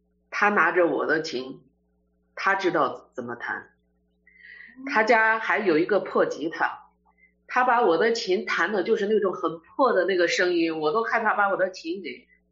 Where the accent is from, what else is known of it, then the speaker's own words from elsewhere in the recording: China; now in France; 等晚上的时候我让我先生还他钱的时候，就说我是中国人也可以请你来家里吃饭。